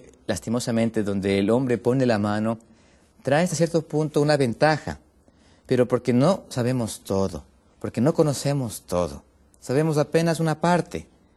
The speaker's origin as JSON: {"language": "Spanish", "country": "Ecuador", "said": "Por ejemplo, en mi país, allá en Ecuador, era un país que se abastecía de sus propios recursos alimenticios, de un país netamente agrícola."}